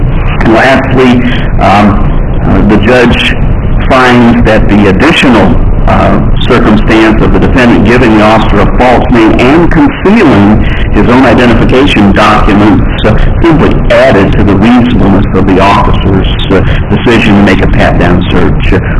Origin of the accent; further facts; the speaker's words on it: Peoria, Illinois, United States; from Peoria, Illinois